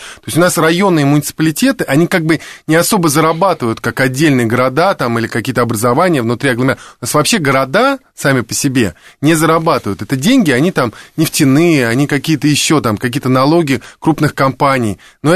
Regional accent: Moscow, Russia; born there; я родился в Москве 43 года назад

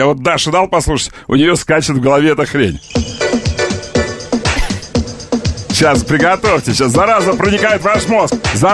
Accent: Novotroitsk, Orenburg Oblast, Russia; А я из Новотроицка, около Орска. Ну, видите, все оттуда.

